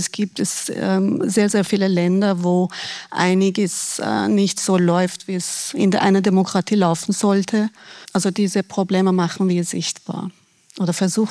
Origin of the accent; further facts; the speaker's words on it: Iran; now in Austria; ich bin im Iran geboren und aufgewachsen und lebe seit 2000 in Österreich.